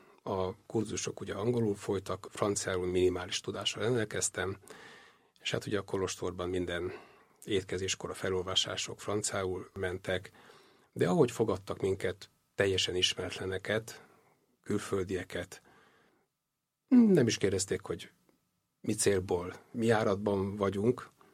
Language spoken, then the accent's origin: Hungarian; Budapest, Hungary; born there; Dél-budai egyszemgyerekként születtem egy polgári családban.